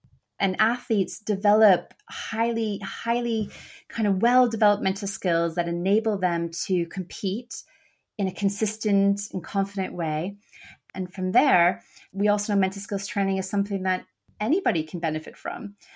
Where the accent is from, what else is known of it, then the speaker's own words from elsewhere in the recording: Canada; now in United Kingdom; My home country of Canada, I now live and work in the United Kingdom.